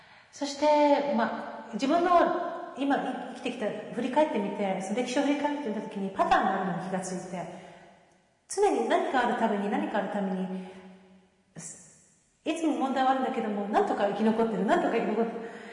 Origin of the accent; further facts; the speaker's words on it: Osaka, Japan; now in Nara, Japan; どうもはじめまして。子供時代、今では奈良県、育ちは大阪なんですが